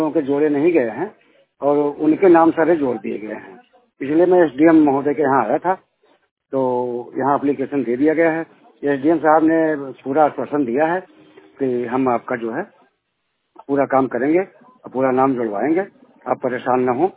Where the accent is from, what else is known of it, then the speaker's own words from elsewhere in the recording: Badi Banpura, India; ग्राम पंचायत बड़ी बनपुरा।